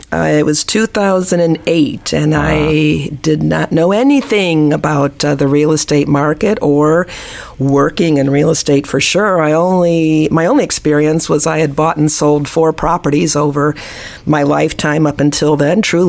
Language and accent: English; Gary, Indiana, United States; I'm originally from the Midwest, the Chicago area. I was born in the beautiful city of Gary, Indiana.